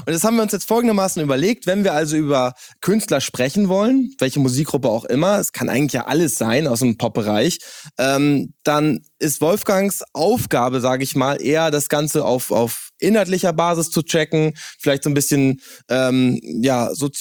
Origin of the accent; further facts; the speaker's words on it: Quakenbrück, Lower Saxony, Germany; ich komme aus Quakenburg, aus Niedersachsen, ein kleines Örtchen